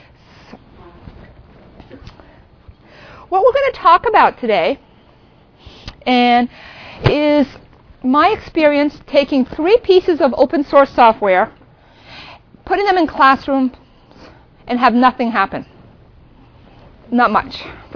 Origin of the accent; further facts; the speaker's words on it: France; accent: French; English is a second language; If you remember my French accent, you'll remember that it's